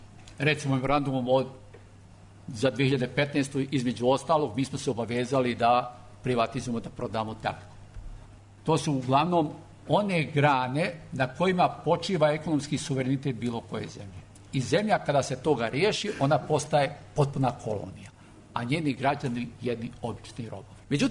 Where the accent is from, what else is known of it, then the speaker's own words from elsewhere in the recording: Bosnia & Herzegovina; ja potičem iz Bosne